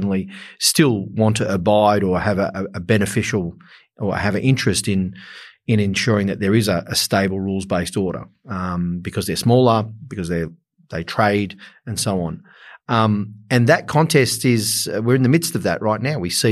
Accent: Australia; as much as our diversity and the other aspects of who we are as Australian.

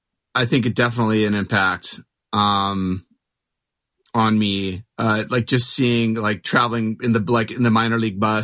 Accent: Mesa, Arizona, United States; now in Phoenix, United States; So I grew up in Mesa. I live in Phoenix, which is just like just kind of two towns over.

